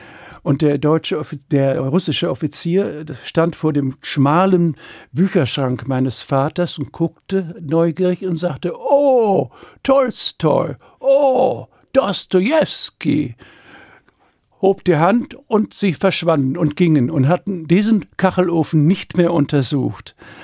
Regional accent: Dortmund, North Rhine-Westphalia, Germany; Ja, also ich bin ja ein Kriegskind, geboren in Dortmund.

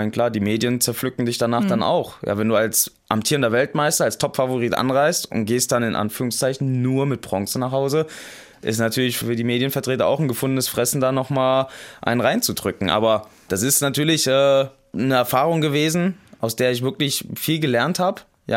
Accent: Hesse, Germany; also born or lived in Rhineland; Ja, da bin ich groß geworden. Ich bin zwar gebürtig aus dem Rheinland, aber ich bin in Hessen groß geworden.

